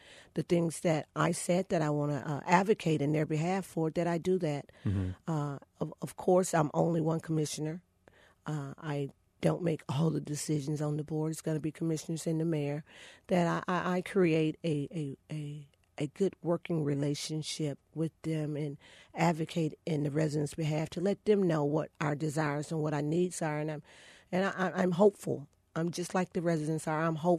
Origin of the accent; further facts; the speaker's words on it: Orlando, Florida, United States; also born or lived in Tavares; I live on the outskirts of Paramore now in District 5, but I came here to Orlando from Tavares at 8 years old, and I've seen a lot of changes.